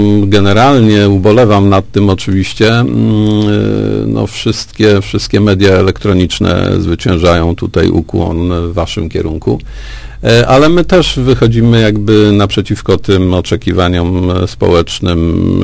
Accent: Greater Poland Voivodeship, Poland; Ja jestem wielkopolaninem.

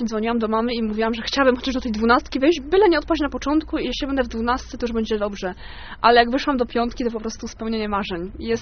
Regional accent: Leszno, Greater Poland Voivodeship, Poland; Więc ja chciałam powiedzieć, że jestem z Leszna, jestem leszczynianką, ale nie miałam okazji.

